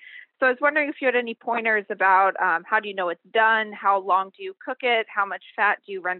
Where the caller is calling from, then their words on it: Gainesville, Florida, United States; I'm calling from Gainesville, Florida.